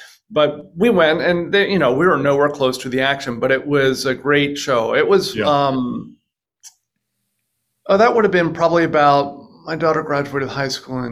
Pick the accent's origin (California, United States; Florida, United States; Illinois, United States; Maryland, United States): Maryland, United States; Frederick; Oh, you know, my parents, I grew up in Frederick, Maryland